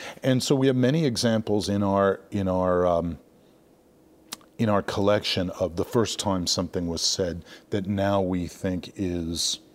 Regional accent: Malibu, California, United States; born there; now in Kansas City, United States; so we were born in Malibu. I was born in Malibu.

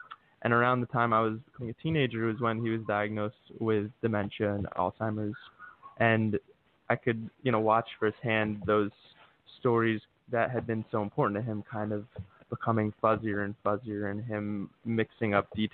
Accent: Philadelphia, Pennsylvania, United States; moved away as an adult; now in Los Angeles, United States; I'm currently located in L.A. I grew up in Philadelphia and spent a lot of time in my Northeast, but about a year ago moved out here.

